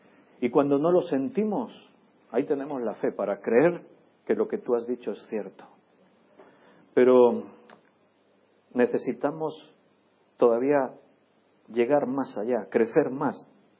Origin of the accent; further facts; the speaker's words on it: Catalonia, Spain; born there; yo soy nacido en Cataluña, pero hijo de padres andaluces.